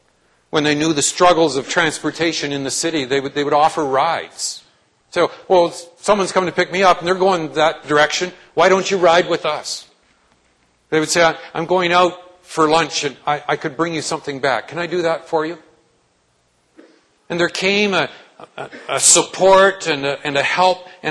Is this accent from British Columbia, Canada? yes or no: yes; British Columbia, Canada; Two ladies who are now very senior, from my hometown in British Columbia, which is about a five-hour drive from Calgary, at least 5 hours.